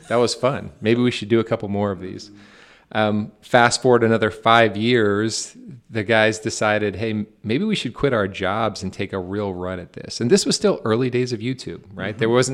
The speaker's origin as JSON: {"language": "English", "town": "Dallas", "region": "Texas", "country": "United States", "said": "So, like I said, I'm from Dallas."}